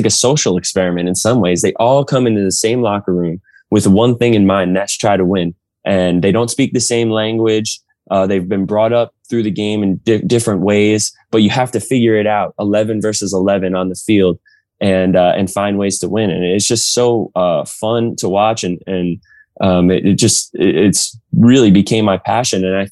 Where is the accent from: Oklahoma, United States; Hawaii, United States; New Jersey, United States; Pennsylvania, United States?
New Jersey, United States; I was from North Jersey, Yankees. I was a big Devils hockey guy, like the Nets, you know